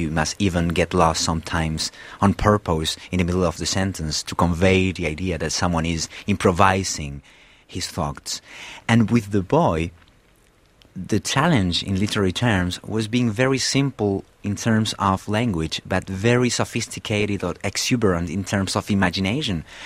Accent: Spain; also born or lived in Argentina; I was born in Latin America and Argentina, but I grew up in Spain, in Europe.

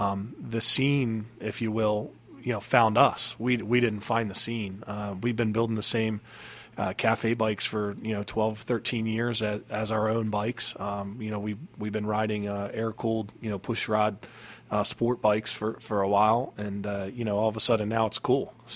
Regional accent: Ocean City, Maryland, United States; now in Southern Delaware, United States; Well, I grew up in the Ocean City and Berlin, Maryland area, and my wife and I moved away and came back and just, you know, considered this as home.

